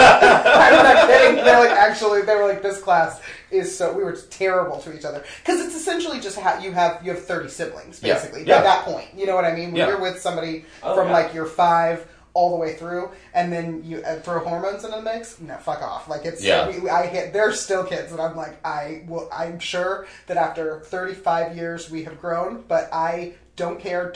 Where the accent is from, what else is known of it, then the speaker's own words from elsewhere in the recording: Kansas City, Missouri, United States; I grew up in Kansas City, but I grew up, a block and a half from UMKC